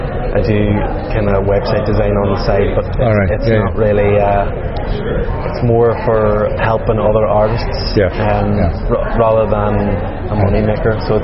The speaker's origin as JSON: {"language": "English", "region": "Northern Ireland", "country": "United Kingdom", "said": "Yeah, I suppose, I'm from County Armagh originally."}